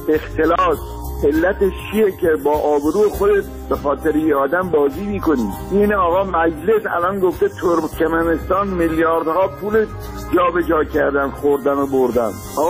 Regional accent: Iran; بنده به عنوان یک ایرانی عرض می کنم

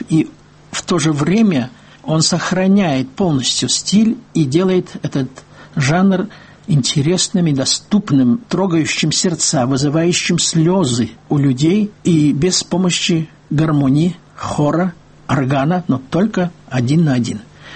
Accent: Riga, Latvia; also born or lived in Soviet Union; приезжавшим на гастроли в Ригу, мой родной город.

